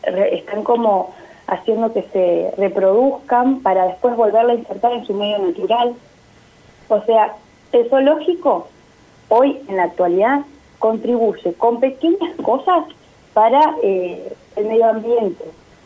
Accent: El Huecú, Neuquén, Argentina; Yo soy del Huecú, crecí en el Huecú cerca de Copahue, Cabiahue.

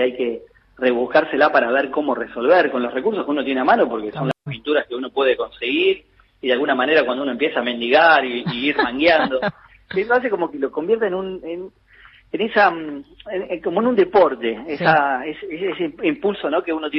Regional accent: Caseros, Buenos Aires Province, Argentina; now in Buenos Aires, Argentina; Yo soy oriundo de Caseros.

